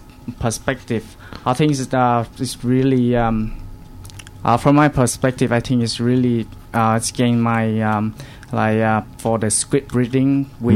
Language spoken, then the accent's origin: English; Vietnam; English is a second language; now in Australia; I live in South Vietnam, where my city is far from Ho Chi Minh.